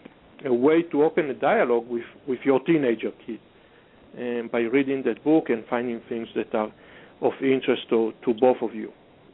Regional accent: Israel; now in Los Angeles, United States; I grew up in a society, I grew up secular in Israel on a kibbutz, and then I had to come all the way to Los Angeles to become a believer.

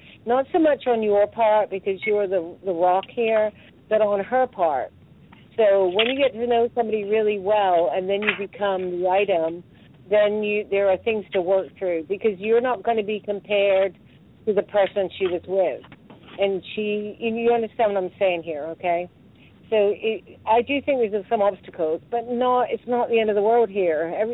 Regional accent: Exeter, South West England, United Kingdom; I'm from the UK. I'm from Exeter.

